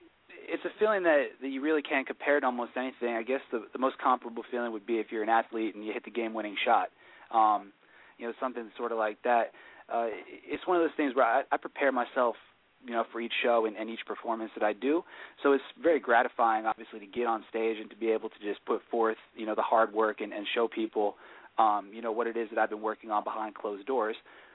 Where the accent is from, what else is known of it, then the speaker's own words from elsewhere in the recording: Oyster Bay, New York, United States; I grew up in Long Island, New York, in a town, Oyster Bay, which is located up on the North Shore of Long Island.